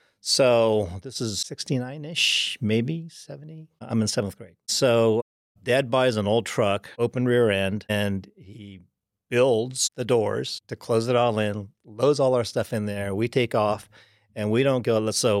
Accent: California, United States; because I'm a kid from California, even though I'm Oriental.

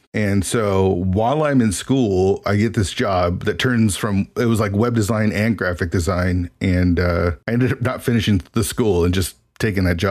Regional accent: Washington, United States; So I only went 1 year there. And so then I came back home. That was in New Jersey, and I'm from Washington.

